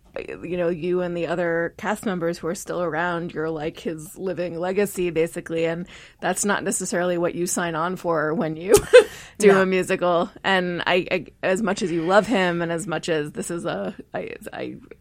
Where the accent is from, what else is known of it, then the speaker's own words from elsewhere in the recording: Connecticut, United States; but I'm from Connecticut, outside Hartford, and the Hartford Current used to have kind of a back page of its art section that was all written by high school students